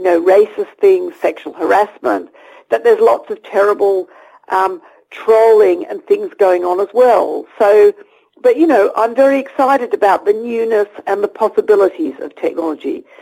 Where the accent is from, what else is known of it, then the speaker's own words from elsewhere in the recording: Australia; people joke about the fact that I'm Australian and hedonistic and used to spend my summers surfing on beaches